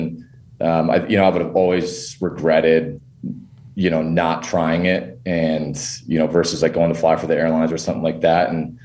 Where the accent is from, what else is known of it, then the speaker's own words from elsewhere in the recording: Detroit, Michigan, United States; I'm originally from Detroit, Michigan. Our company's located out in Denver, Colorado. I left after high school and I went to the Air Force Academy